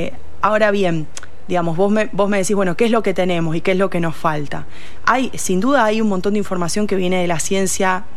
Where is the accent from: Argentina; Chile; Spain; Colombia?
Argentina; Rosario, Santa Fe; una ciudad en la Argentina como, no sé, Rosario, de donde vengo yo